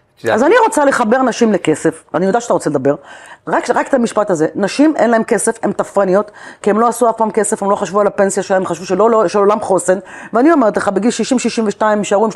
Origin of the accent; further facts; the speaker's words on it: Ashdod, Southern District, Israel; במוצא שלי אני מרוקאית, מאשדוד, ומגיעה מהפריפריה